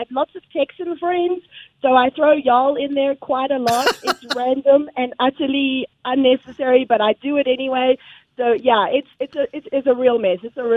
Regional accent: South Africa; accent: South African; moved away as an adult; also born or lived in London; They moved to South Africa, and I was born and raised in South Africa. So although they had very strong Scottish accents, I actually picked up the South African accent. Then my husband and I, as newlyweds, basically moved to London. We lived in London for 16 years

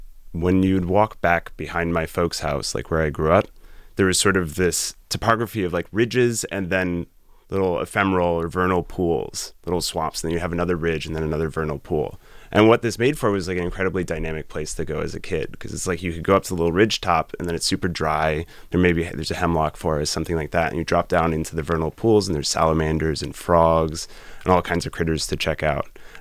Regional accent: Esopus, New York, United States; I would say the root of it all was growing up in Esopus and just hanging out in the woods there.

